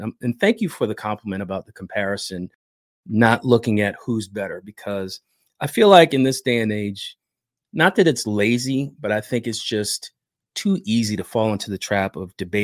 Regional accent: Philadelphia, Pennsylvania, United States; also born or lived in New Jersey; Sure, I'm from the Philadelphia area. Okay. And I grew up a Sixers fan, like I said, and I lived in Philly for pretty much the majority of my childhood. And then I moved to South Jersey.

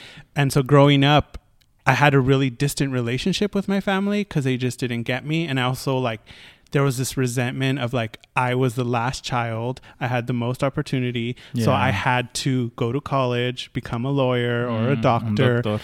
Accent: East Los Angeles, California, United States; I grew up in East LA, East LA proper

